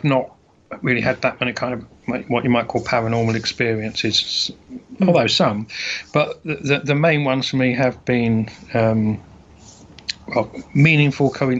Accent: United Kingdom; So even though we're British, we actually got talking to each other.

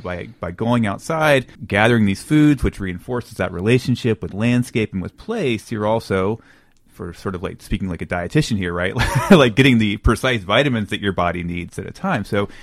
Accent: Durham, North Carolina, United States; So I'm 41. I grew up in Durham, North Carolina.

